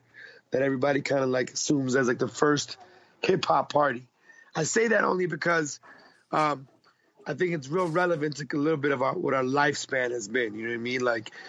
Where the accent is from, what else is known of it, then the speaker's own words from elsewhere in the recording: England, United Kingdom; born there; I was born in England. We were pretty much refugees after that. They fled to England. I was born in England as a result of their freedom, pretty much.